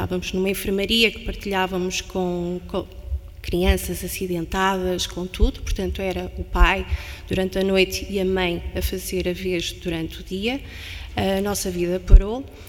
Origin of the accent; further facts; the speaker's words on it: Viana do Castelo, Portugal; venho de Viana do Castelo.